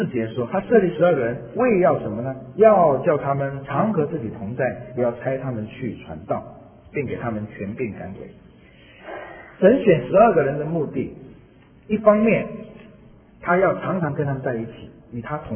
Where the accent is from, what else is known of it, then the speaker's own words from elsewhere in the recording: China; 或者今天我们中国人来讲，古代的话就叫做钦差大臣。